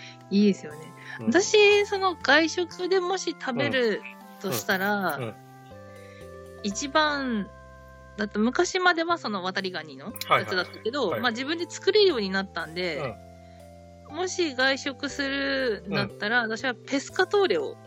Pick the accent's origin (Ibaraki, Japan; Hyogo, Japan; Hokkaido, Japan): Hokkaido, Japan; なんかやっぱ北海道人だから、